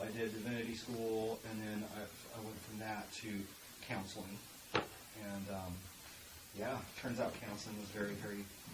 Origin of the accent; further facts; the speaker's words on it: Arkansas, United States; As I mentioned, I'm from Arkansas.